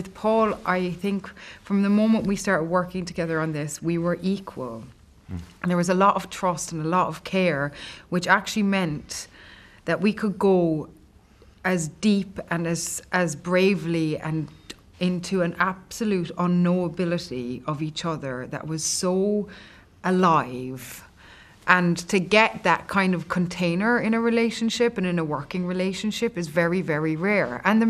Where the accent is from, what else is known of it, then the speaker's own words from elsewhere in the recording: Ireland; And just from being Irish, we knew each other.